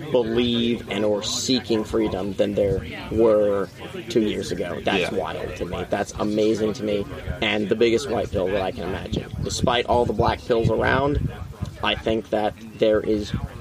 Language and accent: English; United States; being an American, I still have that residual partiality towards them.